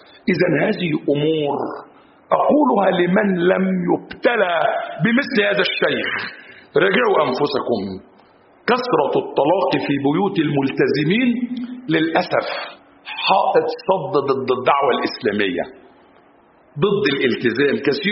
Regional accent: Egypt; المثل عندنا في مصر صاحب صاحبك على عيبه

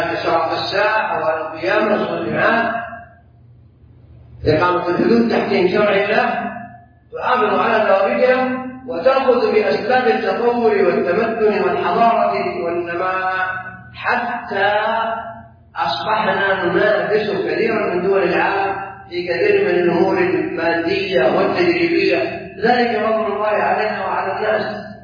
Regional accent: Saudi Arabia; التوحيد الخالص، الهدوء، السكينة، الاستقرار، هذا ما نعيشه عندنا في السعودية.

